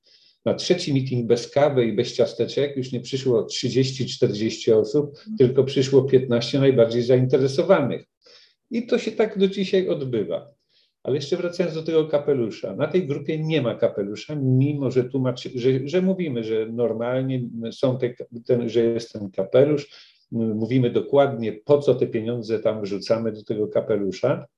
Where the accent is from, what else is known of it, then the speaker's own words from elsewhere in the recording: Włocławek, Kuyavian-Pomeranian Voivodeship, Poland; bo jestem z Włocławka